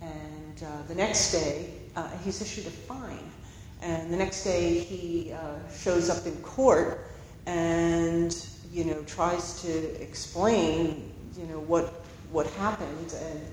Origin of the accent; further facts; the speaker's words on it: New York City, New York, United States; also born or lived in New Jersey; You know, I was born in New Jersey, but I grew up in New York City